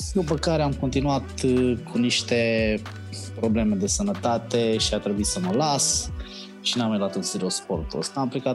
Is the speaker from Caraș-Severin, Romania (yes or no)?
no; Izvin, Timiș County, Romania; De acolo de unde sunt eu, din Izvin, că eu sunt din Izvin, din Timișoara, un satuleț lângă Izvin